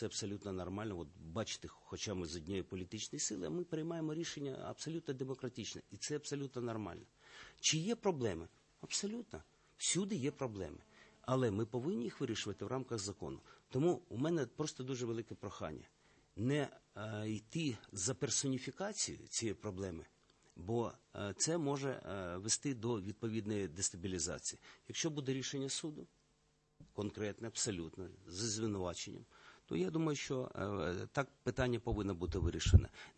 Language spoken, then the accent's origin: Ukrainian; Kherson, Kherson Oblast, Ukraine; Я з Херсона, ви знаєте, я там живу з 57-го року. Я не змінював місця свого життя